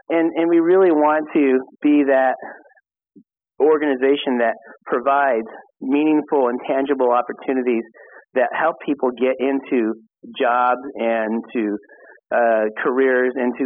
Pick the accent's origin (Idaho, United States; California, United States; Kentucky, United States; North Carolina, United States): California, United States; And I grew up in the San Gabriel Valley, which is about a half hour, 40 minutes away.